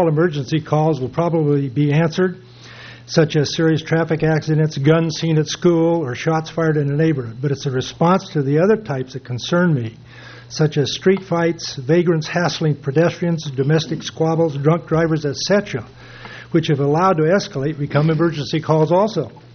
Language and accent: English; Morro Bay, California, United States; from North Morro Bay.